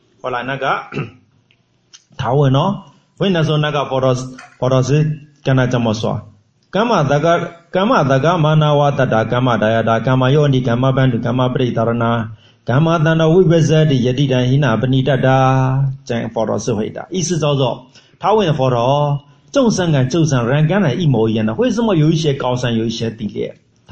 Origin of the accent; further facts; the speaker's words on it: Myanmar; Chinese is a second language; 我们缅甸人是对巴利特地学的就对的啦